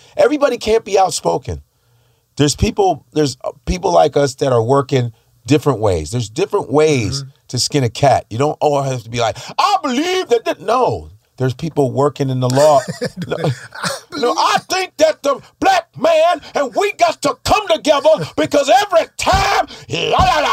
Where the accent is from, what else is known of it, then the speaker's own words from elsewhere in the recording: the South, United States; I say a lot of sayings that don't make no damn sense, but that's just the way I talk. I'm from the South, Skip.